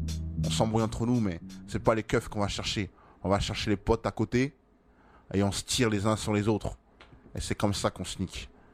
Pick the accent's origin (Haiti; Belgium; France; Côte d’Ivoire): France; Paris, Île-de-France; Moi, je viens de Paris. Hein? Je viens de Paris.